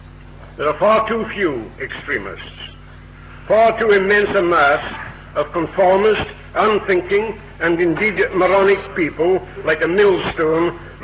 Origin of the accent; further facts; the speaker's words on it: Scotland, United Kingdom; I'm a Scotsman, as you can hear.